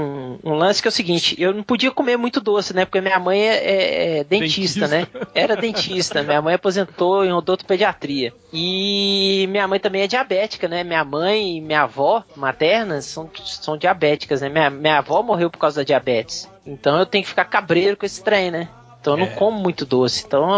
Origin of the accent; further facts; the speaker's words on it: Rio Grande do Sul, Brazil; Eu sou gaúcho, né, cara?